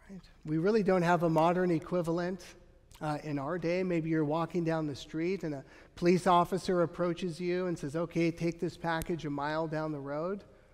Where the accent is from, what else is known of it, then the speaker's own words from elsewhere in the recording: United States; I cherish the fact that I'm an American citizen